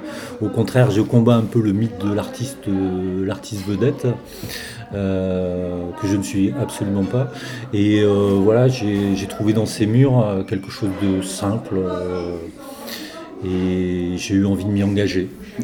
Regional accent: Hauts-de-France, France; now in Aveyron, France; Dans le Nord, puisque je viens du Nord depuis quelques mois, je suis dans l'Aveyron

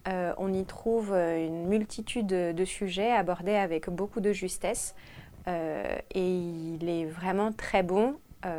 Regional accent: Brest, Brittany, France; Voilà, donc moi je viens de Brest

